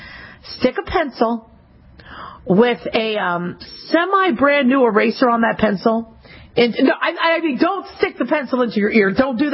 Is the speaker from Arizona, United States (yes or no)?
yes; Arizona, United States; it kept cockroaches from crawling into my ears when I grew up in Arizona.